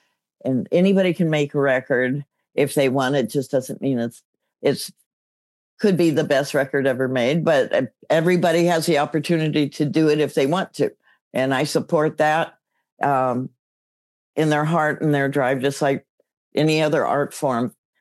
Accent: Compton, California, United States; And born and raised in Los Angeles, right. Compton, actually.

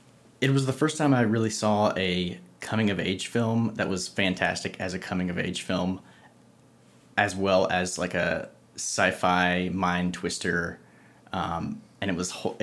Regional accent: Statesboro, Georgia, United States; But I'm from Statesboro, which is like an hour away from Savannah.

